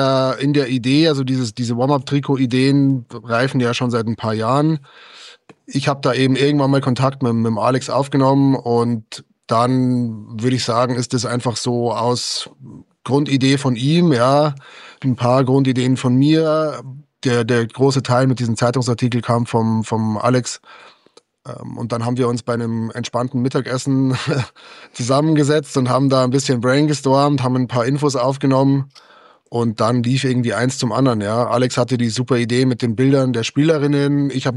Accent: Ingolstadt, Bavaria, Germany; ich bin durch und durch Ingolstadt. Ich lebe schon immer in Ingolstadt. Ingolstadt ist meine Heimatstadt.

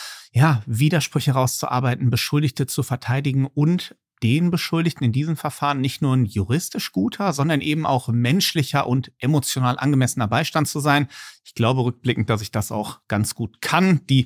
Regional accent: Altena, North Rhine-Westphalia, Germany; Ich bin kein gebürtiger Essener. Ich bin geboren in der Stadt Altena. Das liegt im Sauerland. Das ist eine klassische Kleinstadt im Sauerland, wo so ungefähr 20.000 Leute wohnen. Da bin ich geboren und aufgewachsen bis nach meinem Abitur.

